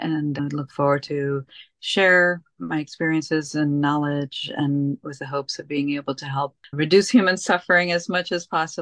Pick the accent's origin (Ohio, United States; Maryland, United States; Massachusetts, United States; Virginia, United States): Maryland, United States; Silver Spring; And growing up in Silver Spring and being exposed to Washington, D.C. culture and Smithsonian's and Howard University and HBCUs